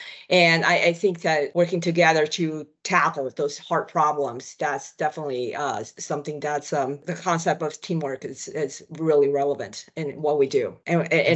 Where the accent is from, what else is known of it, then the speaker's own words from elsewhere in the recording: Taipei, Taiwan; I grew up in Taipei, the capital city of Taiwan. After I graduated from college, I came to the States for grad school at the University of Michigan.